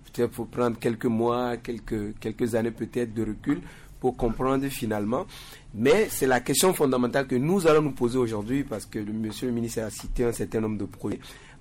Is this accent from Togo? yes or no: yes; Togo; en tant que Togolais